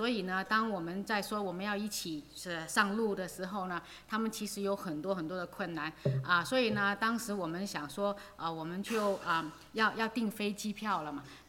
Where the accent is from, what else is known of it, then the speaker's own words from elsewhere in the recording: United States; 我们呢这些在美国长大的孩子呢可能到那边呢，的确我们到了那边很多的虫子啊